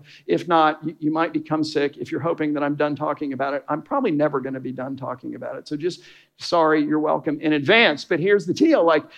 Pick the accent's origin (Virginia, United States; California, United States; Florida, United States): Florida, United States; Fort Lauderdale; Well, we're from Fort Lauderdale and da, da, da, da, da.